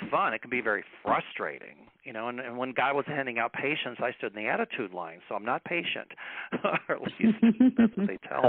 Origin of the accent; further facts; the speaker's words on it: Kentucky, United States; because I'm from the South originally. I grew up on a tobacco farm in Kentucky.